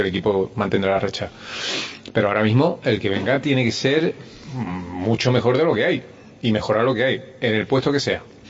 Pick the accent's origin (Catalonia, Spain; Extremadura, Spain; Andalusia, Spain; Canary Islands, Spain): Andalusia, Spain; Cádiz; yo soy de Cádiz de toda la vida